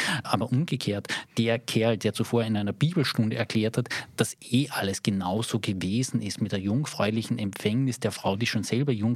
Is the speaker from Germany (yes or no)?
no; Austria; Also da merkt man als Österreicher überhaupt, wie reich diese Sprache ist, die bei uns jetzt sehr weich ist